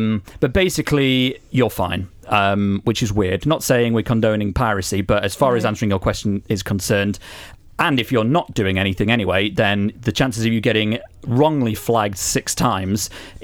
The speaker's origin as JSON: {"language": "English", "country": "Romania", "tie": "born or raised there", "said": "I come from Romania, which was under communist rule for a long time. And even though I was born after the revolution, I grew up with stories of the country under the communist regime."}